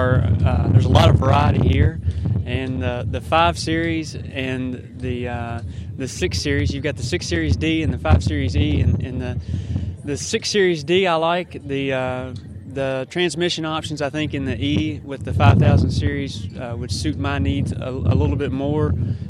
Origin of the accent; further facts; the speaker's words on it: Danville, Kentucky, United States; I'm from Danville, Kentucky.